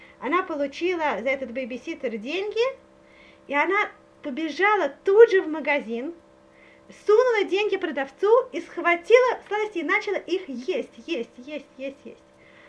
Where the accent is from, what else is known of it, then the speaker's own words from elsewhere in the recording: Russia; потому что мы сами, которые выросли в России, очень часто не получили этого